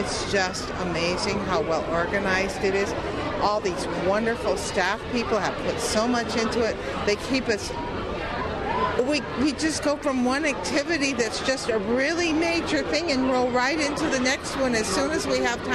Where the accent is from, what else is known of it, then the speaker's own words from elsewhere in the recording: Skagway, Alaska, United States; I'm from Skagway, and I love traveling the ferries.